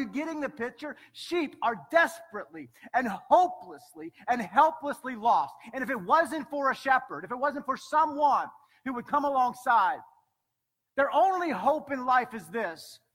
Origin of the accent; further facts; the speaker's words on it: Lancaster, Pennsylvania, United States; I'm from Lancaster, Pennsylvania, and I'm still struggling with, like, what does that mean?